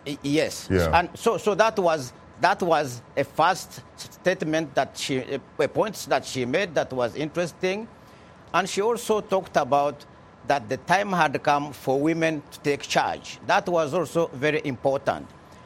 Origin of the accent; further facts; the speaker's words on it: Uganda; and I come from Uganda, what he said is not what is happening at home.